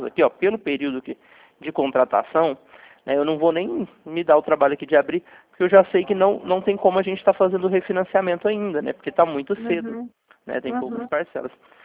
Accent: Goiânia, Goiás, Brazil; eu sou daqui de Goiânia, meu escritório fica aqui

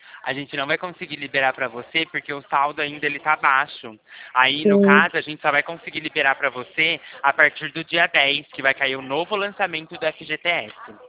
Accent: Limeira, São Paulo, Brazil; Eu sou daqui de Limeira.

